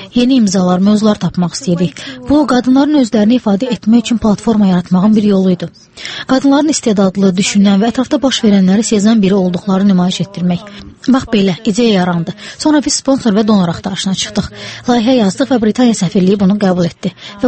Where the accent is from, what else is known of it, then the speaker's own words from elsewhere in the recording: Moldova; now in Azerbaijan; Mən özüm Moldavadanam və bir ildir ki, Azərbaycandayım.